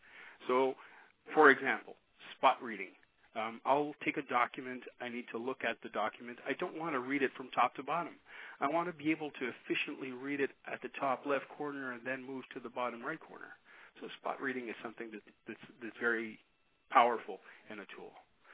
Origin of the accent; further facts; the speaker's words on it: Quebec, Canada; English is a second language; you probably noticed I have an accent. I am from Canada. I live near Montreal, and I just wanted to share with you that here in Quebec